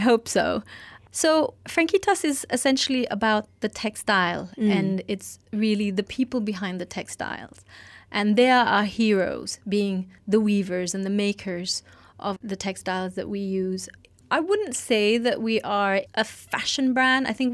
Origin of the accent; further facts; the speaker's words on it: Bogor, West Java, Indonesia; because I grew up in Indonesia in a small village in Bogor